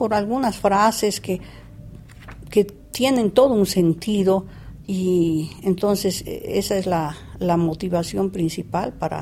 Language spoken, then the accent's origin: Spanish; Bolivia; Entonces, es una experiencia de un retorno a Bolivia, a mi tierra, después de mucho tiempo que estuve haciendo un viaje por Europa